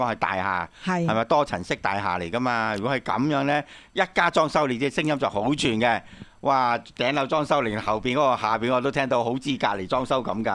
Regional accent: Guangdong, China; 我們廣東話有句，中文這個是中國人有句熟不拘禮

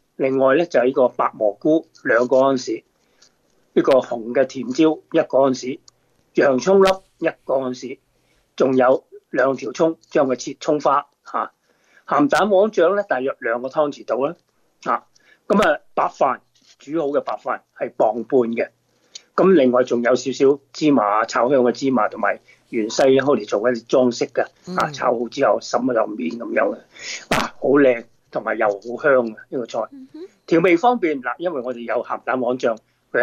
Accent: Guangdong, China; 尤其是我哋廣東人唔中意食嗰啲白肉噶嘛、胸肉噶嘛

